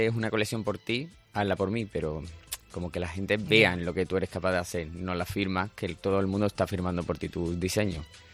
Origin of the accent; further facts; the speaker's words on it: Andalusia, Spain; soy el primer andaluz invitado